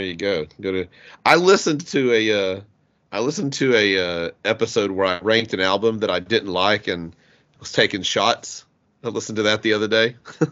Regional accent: United States; Oh, well, I'm an American.

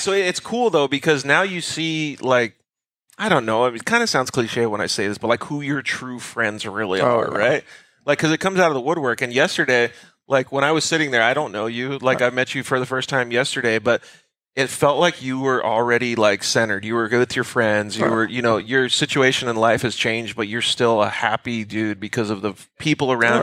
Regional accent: Arizona, United States; also born or lived in Southern California; I'm from Southern Arizona and then Southern California, right?

